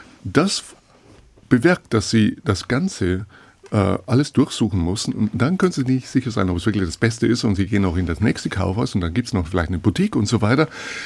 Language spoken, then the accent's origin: German; Munich, Bavaria, Germany; Ich bin in München aufgewachsen. Also ich kann durchaus Deutsch.